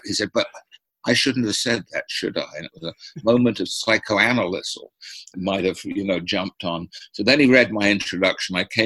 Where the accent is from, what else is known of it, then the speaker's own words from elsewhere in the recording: England, United Kingdom; I came out from England.